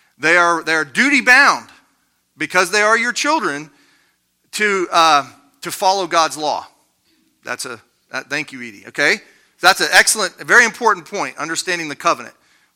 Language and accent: English; Ohio, United States; I came from Ohio.